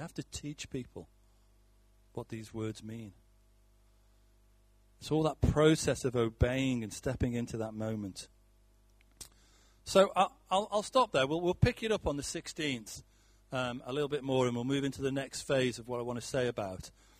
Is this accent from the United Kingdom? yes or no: yes; United Kingdom; because we're British.